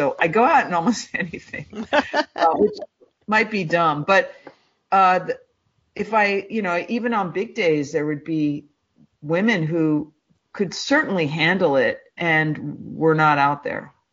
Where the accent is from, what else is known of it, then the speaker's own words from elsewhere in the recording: United States; I'm an American woman